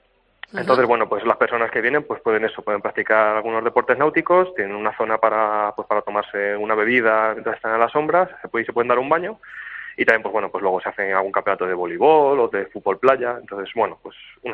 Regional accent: Cuenca, Castilla-La Mancha, Spain; para los que somos de Cuenca, pues bueno, pues nos pilla cerquita

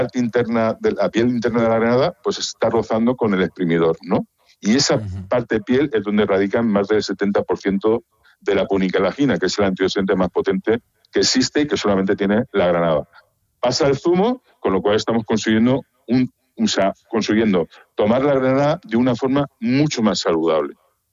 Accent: Elche, Valencian Community, Spain; now in Murcia, Spain; Yo soy de Elche, ¿vale? Mi proyecto nació en Elche. Y bueno, pues ahora mismo estoy en Murcia

